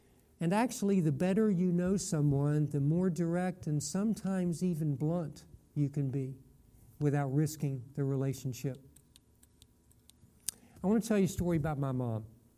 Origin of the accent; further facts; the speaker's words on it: Charleston, West Virginia, United States; I grew up in Charleston, West Virginia, so I told her I'd come down